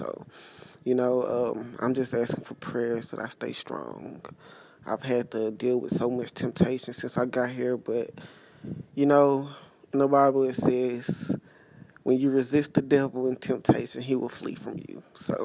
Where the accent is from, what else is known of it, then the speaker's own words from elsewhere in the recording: Longview, Texas, United States; moved away; I moved from my hometown, which is Longview, Texas. I moved from there a couple weeks ago to a bigger city, never stayed in a bigger city like this